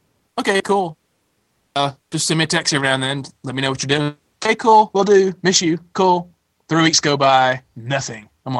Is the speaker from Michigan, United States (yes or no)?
no; Tennessee, United States; now in California, United States; I'm from Tennessee. I've lived in California the last couple of years